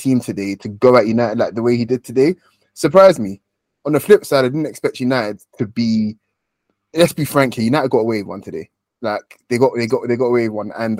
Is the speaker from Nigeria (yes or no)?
yes; Nigeria; I'm a Nigerian. I'm an African, first and foremost.